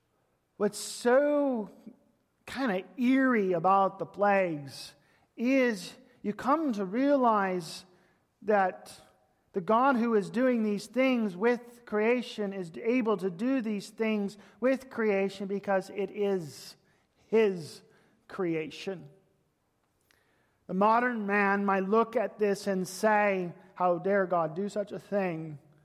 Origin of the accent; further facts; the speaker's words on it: Spokane, Washington, United States; Growing up in the Pacific Northwest as a child, I loved the thunderstorms. I wish we had more in dry cities. In Spokane, we would get a few.